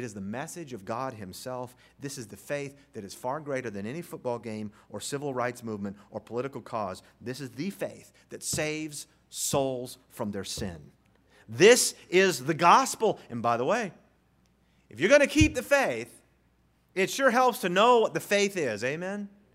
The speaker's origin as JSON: {"language": "English", "town": "Indiantown", "region": "Florida", "country": "United States", "tie": "born or raised there", "said": "But one of the things I remember most about growing up in Indiantown were the guns."}